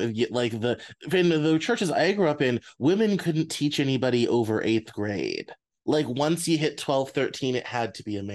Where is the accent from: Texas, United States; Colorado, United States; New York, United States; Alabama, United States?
Colorado, United States; I grew up in Colorado, so those churches, especially around the Boulder area, are on every corner.